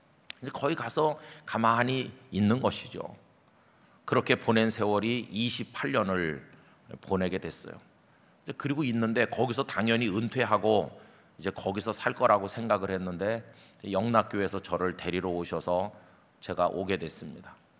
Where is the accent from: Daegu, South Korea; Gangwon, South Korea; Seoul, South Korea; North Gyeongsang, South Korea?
Seoul, South Korea; born there; 저는 서울에서 태어나서 영락교회를 6살까지 다녔습니다. 영락교회 담장 근처 어디선가 제가 태어난 것 같아요. 제 본적지가 중구 충무로 2가 16번지인데